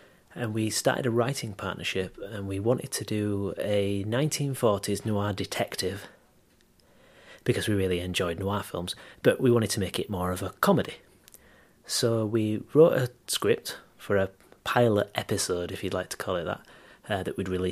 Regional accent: Yorkshire and the Humber, United Kingdom; This is my accent. I grew up in Yorkshire. I've lived in Yorkshire my whole life. I've travelled around the world, but not for any extended periods of time. So I don't think I've picked up any various straight accents or anything.

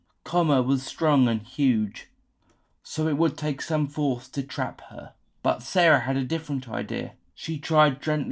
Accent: Reigate, South East England, United Kingdom; accent: Surrey; So my accent is pretty typical of that of someone from Surrey. It's quite close to received pronunciation. Reigate itself is quite a sought-after town for bringing up children

